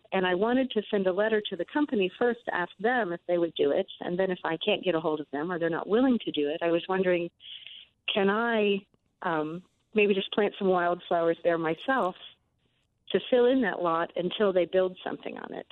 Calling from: Dayton, Ohio, United States; I'm calling from Dayton, Ohio.

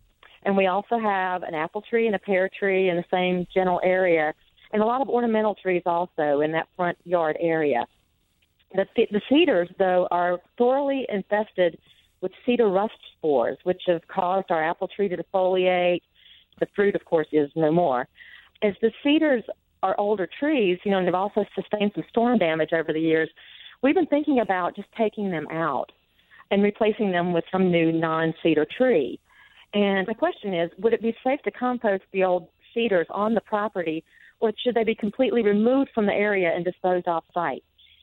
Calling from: Smithfield, Virginia, United States; I am calling from Smithfield, Virginia, the ham capital of the world.

